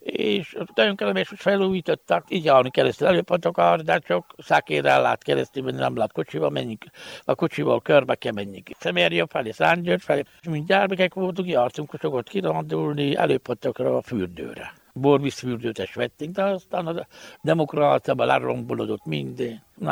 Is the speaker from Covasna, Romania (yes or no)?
yes; Sfântu Gheorghe, Covasna, Romania; Sepsiszent királyi lakós. Itt születtem, hát már 4 éves vagyok.